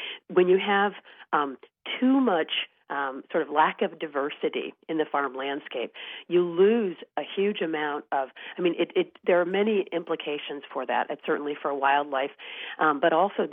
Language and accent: English; Michigan, United States; now in California, United States; And I'm from Michigan myself, so I really understand the agriculture of the Upper Midwest and really appreciate it. And, of course, I live in California